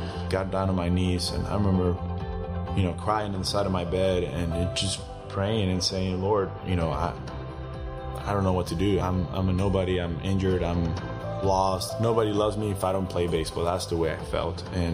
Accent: Mexico; English is a second language; I was born and raised in Mexico. I didn't speak any English until I graduated from high school until I was 18 years old.

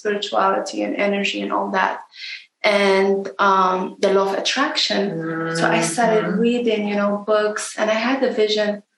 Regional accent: Morocco; first language Moroccan Arabic; English is a second language; We speak Moroccan. We use Arabic in school. Then we learn French.

